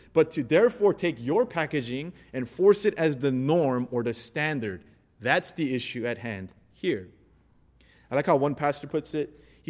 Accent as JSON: {"language": "English", "country": "United States", "said": "And I know this is something that a lot of us can relate to because we're Asian American. We're essentially part of two cultures."}